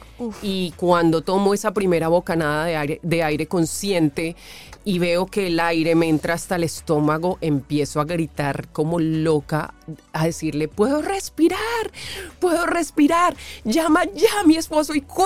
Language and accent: Spanish; Colombia; Colombia es un sitio que es mundialmente conocido por la cirugía plástica y no podía entender cómo en mi país no se estaba hablando de esto